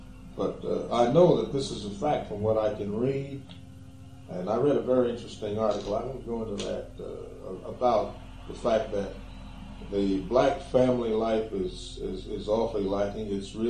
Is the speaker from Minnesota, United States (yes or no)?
no; Paterson, New Jersey, United States; born there; I was born in Patterson, so they came to Patterson way back there in 1902 or something.